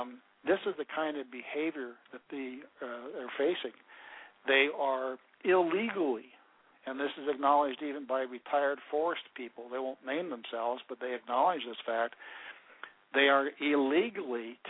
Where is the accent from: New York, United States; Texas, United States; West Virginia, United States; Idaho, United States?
Idaho, United States; born there; also born or lived in Montana / Wyoming / Oregon / Washington; I was born in Idaho, and although I never really lived there much, I lived mostly in urban areas as my dad was restationed from one place to another as part of the Air Force.